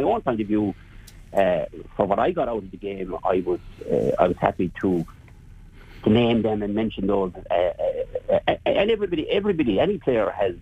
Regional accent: Clarecastle, Munster, Ireland; growing up in Clarecastle and Glennon's and all of that.

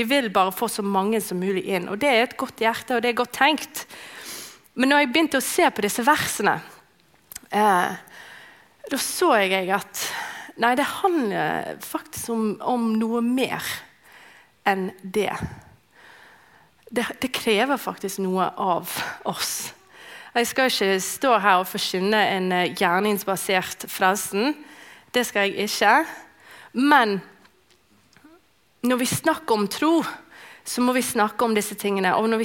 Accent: Canada; Norwegian is a second language; moved away as an adult; now in Norway; det er ikke et norsk navn, og jeg er fra Canada. Og så flyttet jeg her for 7 år siden, når jeg giftet meg med Fredrik.

